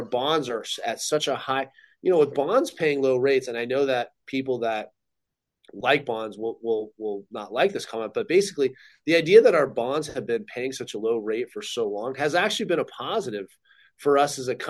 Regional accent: United States; but it's not counterintuitive to me as an American.

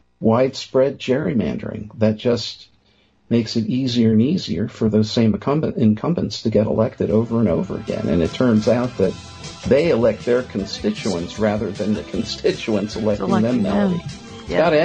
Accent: Pennsylvania, United States; you have a state like Pennsylvania, my home state, where citizens don't even have the right, the constitutional right, to call for referendums.

